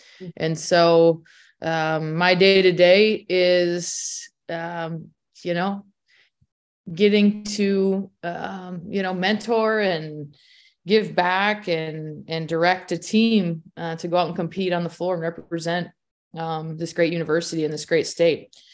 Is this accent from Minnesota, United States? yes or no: yes; Hutchinson, Minnesota, United States; I'm a U of M graduate, so this is home for me. I'm from an hour away from campus. I'm from Hutchinson, Minnesota.